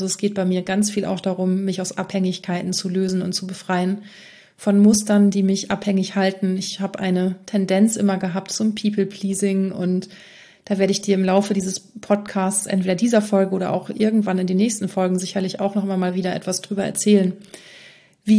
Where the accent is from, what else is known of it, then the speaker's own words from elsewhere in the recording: North Sea coast, Germany; born there; ich bin hier an der Küste geboren, an der Nordsee, da lebe ich momentan auch wieder, ich weiß noch nicht für wie lange